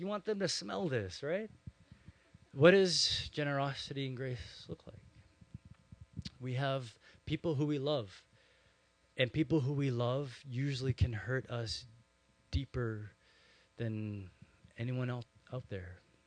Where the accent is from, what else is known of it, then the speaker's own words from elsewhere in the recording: Calgary, Alberta, Canada; also born or lived in Banff; So I'm from Canada, and when I was younger, I grew up in Calgary, which is the Rocky Mountains.